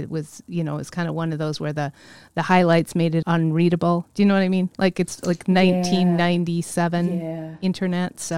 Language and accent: English; Minneapolis, Minnesota, United States; born there; moved away; where I was born in Minneapolis. So to look that up. And then it also had every year after that. But of course, I moved various places.